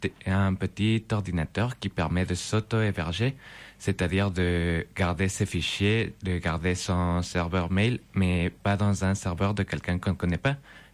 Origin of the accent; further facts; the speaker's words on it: Ecuador; French is a second language; now in France; Je suis en TC4. Je viens d'Équateur